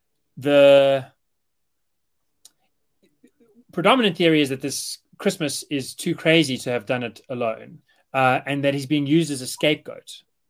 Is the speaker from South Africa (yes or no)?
yes; South Africa; It's shocking as a South African.